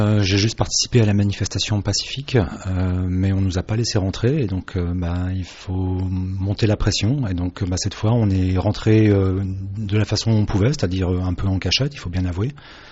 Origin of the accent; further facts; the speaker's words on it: Paris, Île-de-France, France; Non, je suis parisien.